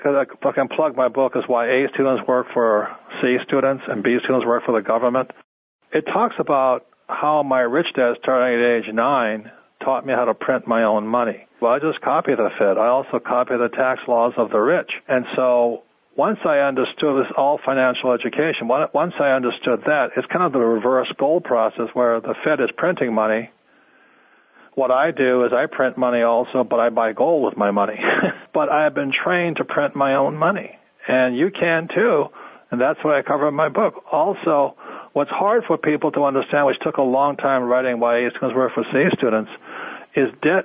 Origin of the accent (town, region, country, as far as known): United States